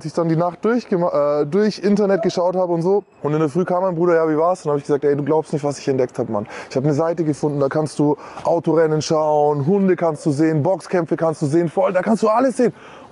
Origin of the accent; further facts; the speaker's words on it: Nuremberg, Bavaria, Germany; ich bin eigentlich Nürnberger